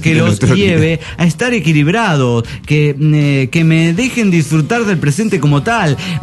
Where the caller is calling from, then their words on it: Greenville, Carolina, United States; de Greenville, Carolina.